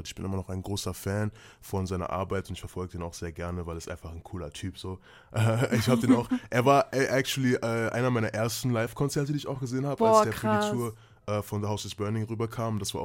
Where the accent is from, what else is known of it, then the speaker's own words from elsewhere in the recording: Düsseldorf, North Rhine-Westphalia, Germany; ich bin 20 Jahre alt, ich komme aus Düsseldorf, ich bin Rapper.